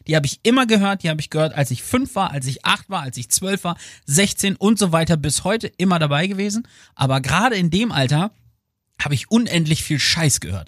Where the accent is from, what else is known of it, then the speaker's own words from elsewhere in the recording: Lower Saxony, Germany; Ich bin ja Ostfriese und bei uns gab es natürlich Sauerpower damals.